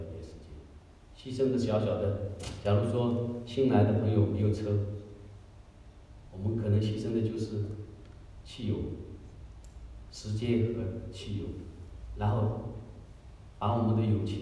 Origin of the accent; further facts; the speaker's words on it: China; 对，我们都是中国人，是同胞